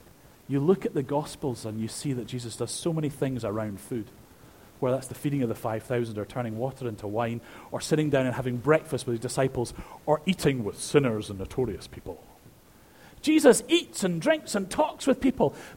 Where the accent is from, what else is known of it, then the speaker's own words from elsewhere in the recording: Edinburgh, Scotland, United Kingdom; accent: Edinburgh; There are city missions over in Dublin, as far as Edinburgh, where my accent betrays me from, London, New York, Chicago